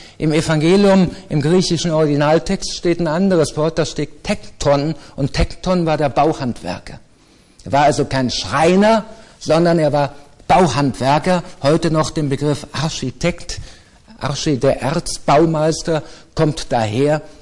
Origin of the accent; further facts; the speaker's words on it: Düsseldorf, North Rhine-Westphalia, Germany; Ich bin ja selber Düsseldorfer